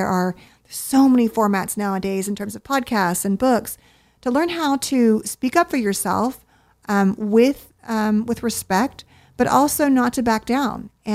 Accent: Southern United States, United States; growing up in the South and being a girl, I was socialized to be pleasant and be nice and be kind.

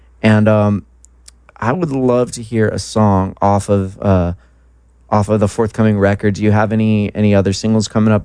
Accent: Los Angeles, California, United States; I grew up down here, and I went to Cal State Northridge up in the Vall

